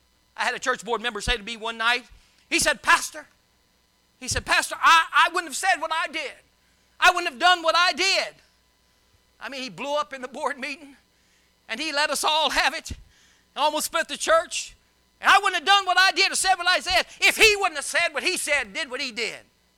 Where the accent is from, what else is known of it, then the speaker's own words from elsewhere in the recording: Louisiana, United States; I grew up in Louisiana, and I love my Louisiana crowd